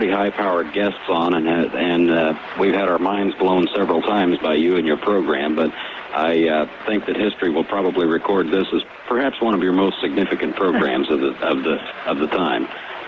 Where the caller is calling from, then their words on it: Kansas City, Missouri, United States; I'm calling from Kansas City, listening to you on News Talk 710 KCMO.